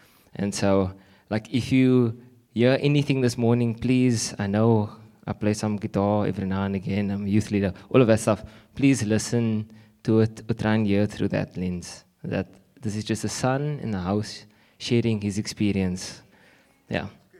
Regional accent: Blackheath, Western Cape, South Africa; We grew up in Blackheath. For those that don't know where Blackheath is, it's 30 minutes away.

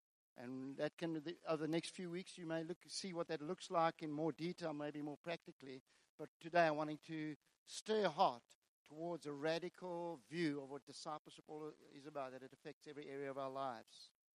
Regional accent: Pretoria, Gauteng, South Africa; born there; So, my story began 1959. I was born in Pretoria

